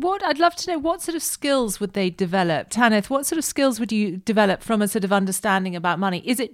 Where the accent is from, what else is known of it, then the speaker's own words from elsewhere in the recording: United Kingdom; I feel like as the British, we have kind of grown up in a world where sometimes the British find it a little bit difficult to talk about money.